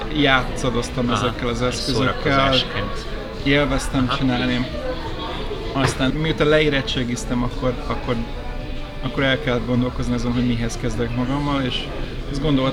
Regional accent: Kecskemét, Bács-Kiskun, Hungary; Kecskemét, igen.

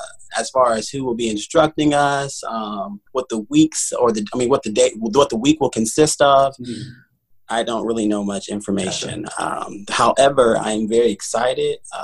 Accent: Peoria, Illinois, United States; I just started doing community theater all around my town. I'm from Peoria, Illinois.

